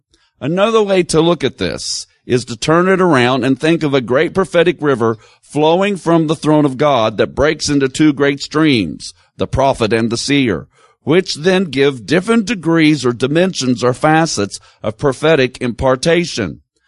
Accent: Missouri, United States; now in Tennessee, United States; So I grew up in Missouri before I was a Tennessean. And I've been a Tennessean, so I am now an official Southerner, and so I have even picked up some of the language.

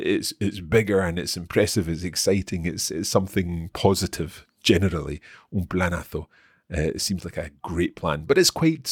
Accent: Aragon, Spain; Okay, so given that we're both from Aragon

